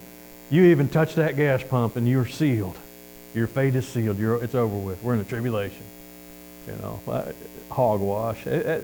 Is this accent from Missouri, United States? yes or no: yes; Missouri, United States; And I'm originally from Missouri, the show me state.